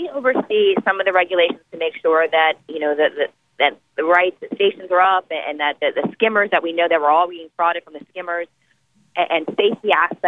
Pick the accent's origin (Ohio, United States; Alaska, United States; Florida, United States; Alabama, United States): Florida, United States; I mean, I'm from South Florida, and I saw it through the last couple of hurricane cycles